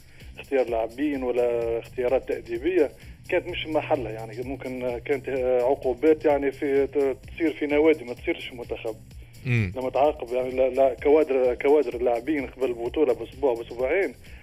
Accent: Tunisia; راه انا نحكي بصفة كتونسي

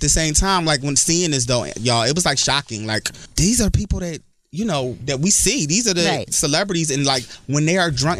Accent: Philadelphia, Pennsylvania, United States; I was new from Philly. And Philly people are very standoffish. We're not Joe. We don't talk to people we don't know. Joe in Philly means we don't talk to people we don't know.

